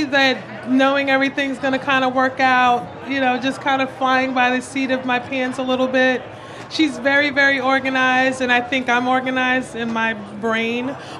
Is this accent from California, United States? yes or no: no; New York City, New York, United States; I'm born and raised in New York City. I'm heavily influenced by the whole entire city. Grew up in a Southern Black household, so that was sort of my everyday.